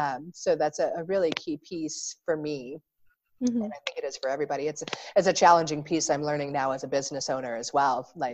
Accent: Nebraska, United States; I remember when I was a little girl, I grew up in Nebraska.

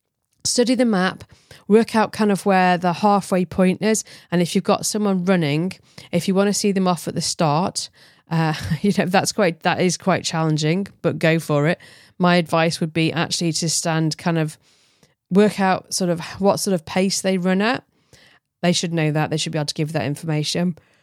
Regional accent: England, United Kingdom; I'm English

